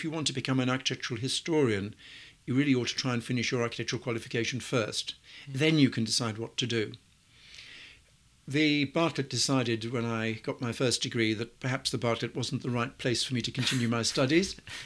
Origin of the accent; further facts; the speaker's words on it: Wales, United Kingdom; Now, being a Welshman, yeah.